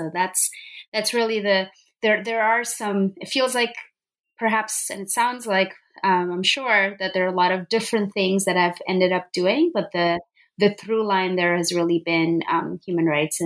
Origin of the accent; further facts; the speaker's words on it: Punjab, India; I grew up in Punjab as a young girl, as a young woman, and as a young Sikh girl. And this was in Punjab in the 80s and 90s. And we're talking about Punjab on the Indian side.